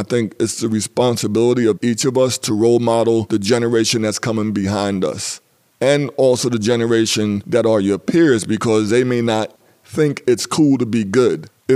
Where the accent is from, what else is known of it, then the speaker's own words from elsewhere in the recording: New York City, New York, United States; born there; I was born in New York City. That was in 1952.